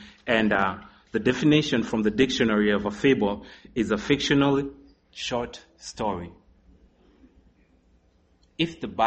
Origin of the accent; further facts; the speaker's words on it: Kenya; born there; I was born in Kenya.